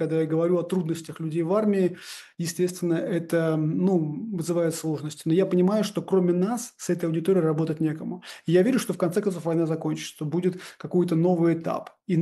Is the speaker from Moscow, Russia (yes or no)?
no; Saint Petersburg, Russia; я коренной петербуржец